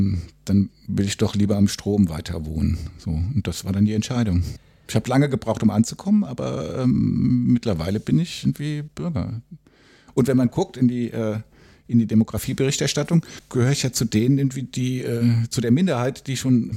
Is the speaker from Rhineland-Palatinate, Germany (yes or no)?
yes; Koblenz, Rhineland-Palatinate, Germany; Nee, ich bin am Mittelrhein aufgewachsen, in Koblenz.